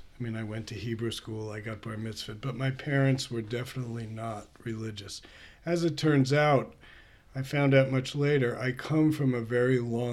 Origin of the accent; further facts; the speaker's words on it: Brooklyn, New York, United States; born there; I was born in Brooklyn, New York.